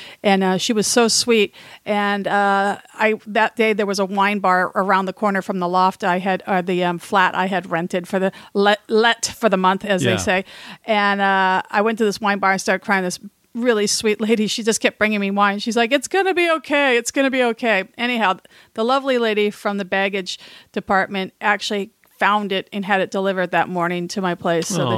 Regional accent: Hollywood, California, United States; And because I grew up in Hollywood, like getting past like a lone security guard into a room is like, oh, it's so exclusive.

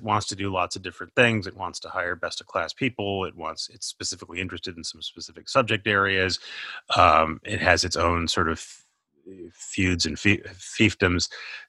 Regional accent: Minnesota, United States; I'm from Minnesota. I should know.

